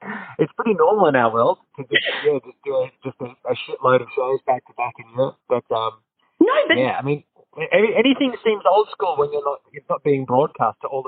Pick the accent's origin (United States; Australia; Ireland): Australia; As an Australian